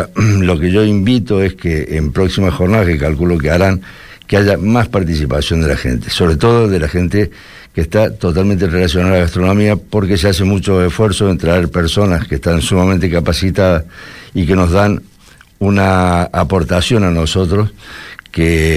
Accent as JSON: {"language": "Spanish", "country": "Argentina", "said": "vamos a empezar, como es mi tierra, con un tataki de un solomillo de Angus argentino"}